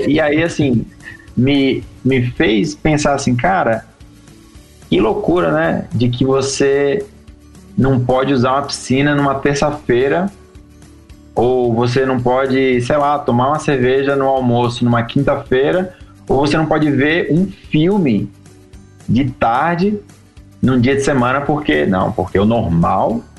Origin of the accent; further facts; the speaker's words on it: Natal, Rio Grande do Norte, Brazil; tive o privilégio de passar agora um mês na minha terrinha, lá no Natal. Então, assim, e eu morei 25 anos em Natal.